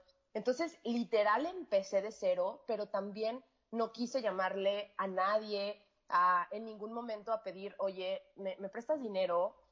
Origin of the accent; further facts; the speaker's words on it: Mexico; yo, mexicana, yo estaba viviendo en San Luis Potosí, locutora, productora